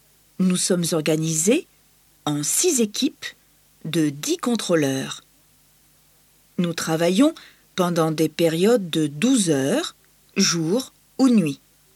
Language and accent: French; Martinique; J'ai passé mon enfance à la Martinique et j'habitais près de l'aéroport.